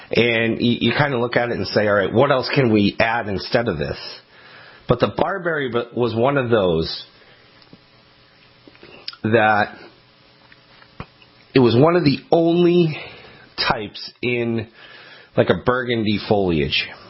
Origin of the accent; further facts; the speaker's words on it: Maine, United States; when I was growing up in Maine, in my hometown there